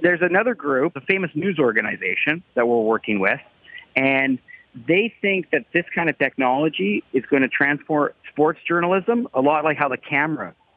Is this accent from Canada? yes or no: yes; Canada; We're from Canada, right?